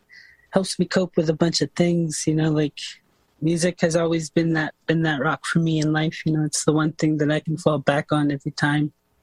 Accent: Cambridge Bay, Nunavut, Canada; also born or lived in Yellowknife; I live in Cambridge Bay. I was born in Yellowknife, raised here in Cambridge Bay.

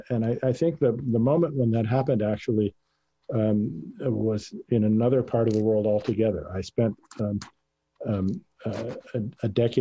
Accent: United States; I speak European languages, not just English, but others. I'm American

